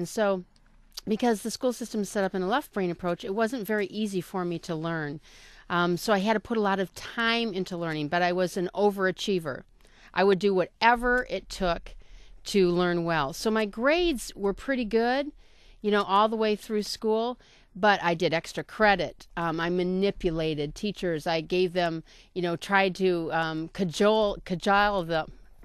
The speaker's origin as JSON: {"language": "English", "town": "Union Lake", "region": "Michigan", "country": "United States", "tie": "born or raised there", "said": "I grew up in Union Lake, Michigan, and I grew up around lakes, and I was always in the water and swimming and sailing."}